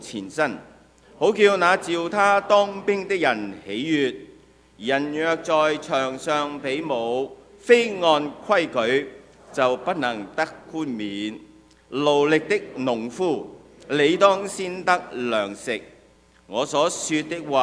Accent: Hong Kong; now in Canada; 在国内的朋友打即我们跟他greet 的时候，他说新年好，我们香港人就恭喜发财

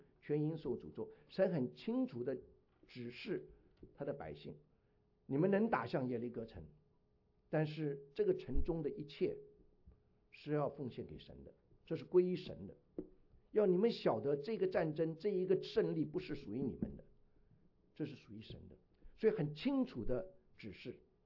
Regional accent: China; 我们中国人真很有福气，我们中国有两个新年

